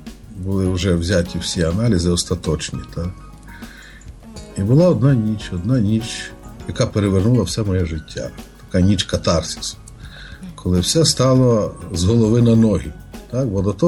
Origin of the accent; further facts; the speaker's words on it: Lutsk, Volyn Oblast, Ukraine; Народився і живу в Луцьку в 61-му році, дата мого народження. І так Господь благословив, що я в Луцьку постійно знаходжусь і з Волині рідної